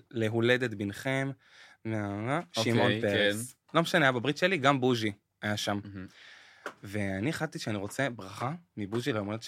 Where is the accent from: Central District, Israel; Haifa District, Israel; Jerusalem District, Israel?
Haifa District, Israel; Hadera; הפתעה, אני נולדתי וגדלתי בחדרה.